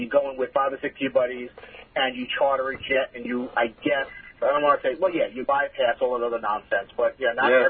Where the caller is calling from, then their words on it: Port Jefferson, New York, United States; I'm actually in Port Jeff. I'm domestic.